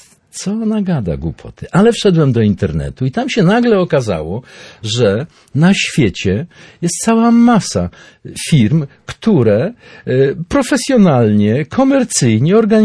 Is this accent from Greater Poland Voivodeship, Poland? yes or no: no; Lublin, Lublin Voivodeship, Poland; now in Gdańsk, Poland; Ja genetycznie jestem lubelski. No i chociaż większość życia spędziłem już w Gdańsku i mam nadzieję, że mogę o sobie mówić, że jestem gdańszczaninem, ale gdzieś tam sentyment do Lublina zawsze będzie, do kraju rodzinnego.